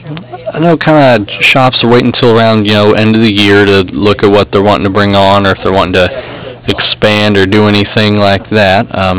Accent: Kansas, United States; I grew up in Kansas, and I think they're doing okay out there, but it used to just be so dry.

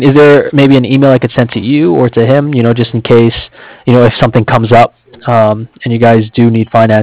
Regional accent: Cardiff, Wales, United Kingdom; I'm from Cardiff.

